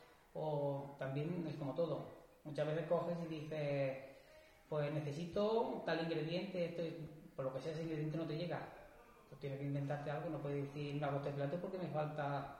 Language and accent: Spanish; Catalonia, Spain; Yo soy catalán.